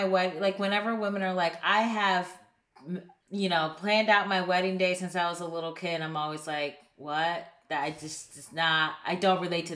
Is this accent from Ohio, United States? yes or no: yes; Cleveland, Ohio, United States; Yeah, I am from Cleveland, Ohio. All my family's still there. Grew up in the suburbs of Cleveland.